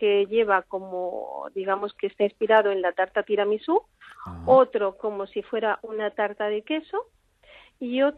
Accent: Córdoba, Andalusia, Spain; pues yo diría que es muy española y además de mi tierra, de Córdoba.

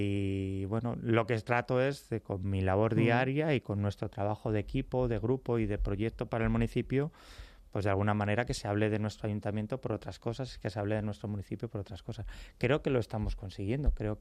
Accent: Community of Madrid, Spain; yo miraba mi pueblo y no lo reconocía, fue desapareciendo, se fueron cerrando granjas, se fue desapareciendo esa vida que era tan asequible, ¿no? para un niño, ¿no? Y sin embargo, pues he visitado otros pueblos de la Sierra Norte de Madrid

